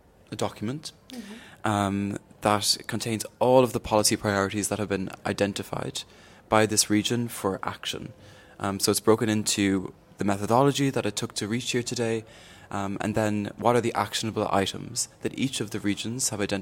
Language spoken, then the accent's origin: English; Ireland; now in Rome, Italy; I'm from Ireland